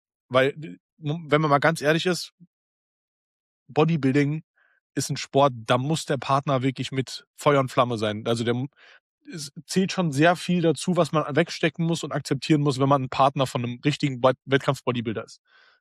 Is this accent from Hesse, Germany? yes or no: yes; Wiesbaden, Hesse, Germany; moved away as an adult; now in Berlin, Germany; Ich komme ja ursprünglich aus Hessen, also Wiesbaden, in der Nähe Wiesbaden-Frankfurt. Limburg, wenn das irgendjemand sagt. Und bin dann damals mit 18 hierher gezogen